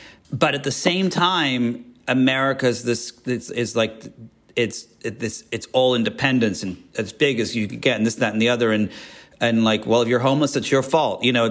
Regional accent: England, United Kingdom; growing up in England

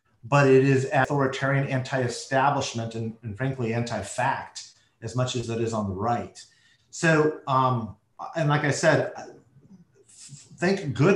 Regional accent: United States; Well, I'm horrified first and foremost as an American.

